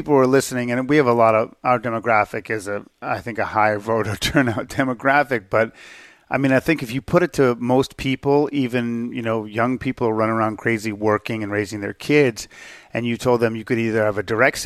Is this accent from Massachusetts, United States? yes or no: yes; Massachusetts, United States; I grew up in Massachusetts in a town meeting town, and part of our government class was to go to them, right?